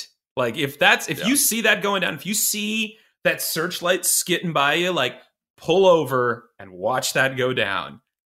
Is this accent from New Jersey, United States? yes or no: no; Iowa, United States; I'm from Iowa originally. So like Iowa, Boston, L.A.